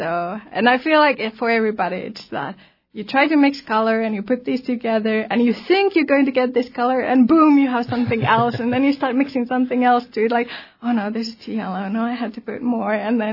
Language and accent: English; Helsinki, Uusimaa, Finland; also born or lived in Rovaniemi; now in Juneau, United States; I was born and raised in Finland. So I grew up in a capital in Helsinki. And then I moved around. So I lived in close to Arctic Circle for a few years in Rovaniemi.